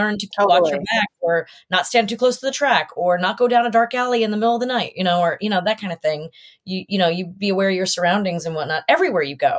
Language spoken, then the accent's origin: English; New York City, New York, United States; You know, I'm from New York and grew up like as a teenager in New York City, riding the subways